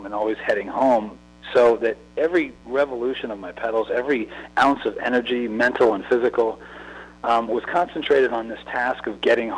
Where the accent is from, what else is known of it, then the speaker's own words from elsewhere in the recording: Massachusetts, United States; I'm starting in Seattle, and I'm going to my hometown in Massachusetts.